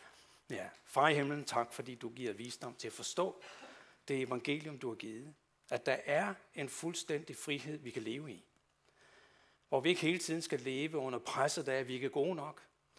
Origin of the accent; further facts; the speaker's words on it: Sønderborg, Region of Southern Denmark, Denmark; i Sønderborg, hvor jeg kommer fra